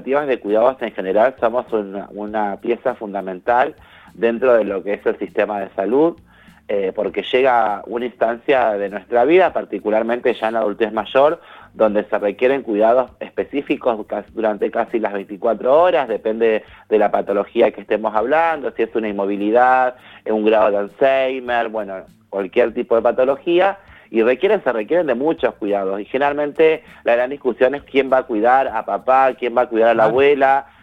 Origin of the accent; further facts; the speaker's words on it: Rosario, Santa Fe, Argentina; como contaste, somos de Rosario.